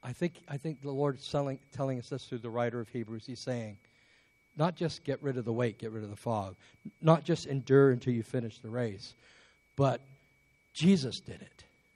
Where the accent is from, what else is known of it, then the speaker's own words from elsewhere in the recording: England, United Kingdom; born there; because I was born in England.